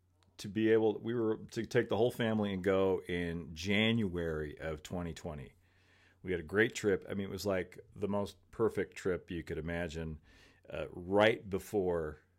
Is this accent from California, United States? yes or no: yes; California, United States; I'm a huge Knott's Berry Farm fan also. I grew up in Orange County.